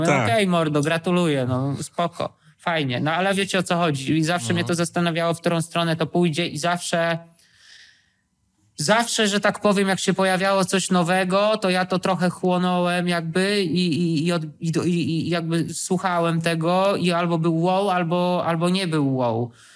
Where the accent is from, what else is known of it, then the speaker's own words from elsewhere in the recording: Wrocław, Lower Silesian Voivodeship, Poland; pomimo tego, że jestem z Wrocławia